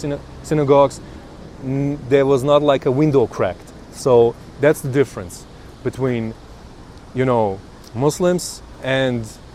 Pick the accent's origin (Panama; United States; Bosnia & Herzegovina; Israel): Bosnia & Herzegovina; Bijeljina, Republika Srpska; English is a second language; For example, in my hometown, we had like six, Bielina, I was born in Bielina.